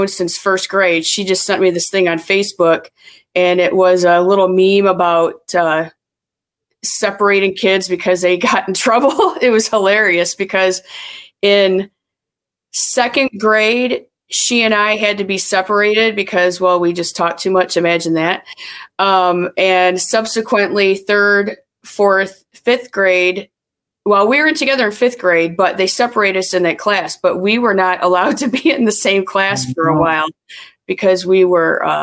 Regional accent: Sawyer, Michigan, United States; And so, yeah, I'm from Sawyer. That's my wonderful. Dad grew up in Benton Harbor and my mom was raised in New Troy after her parents, my grandparents, moved from Chicago when she was three.

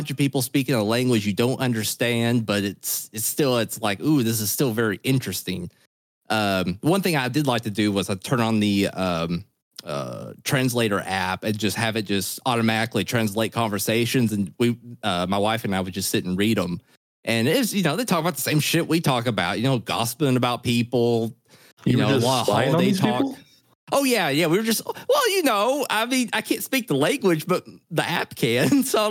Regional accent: the South, United States; I'm from the South and I just feel like Southerners just hate everyone.

